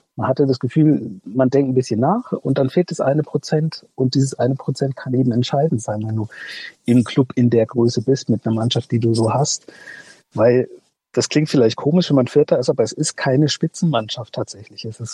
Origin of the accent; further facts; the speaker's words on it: North Rhine-Westphalia, Germany; born there; now in Leipzig, Germany; Ich bin gebürtiger Ostwestfale, es wird noch verrückter.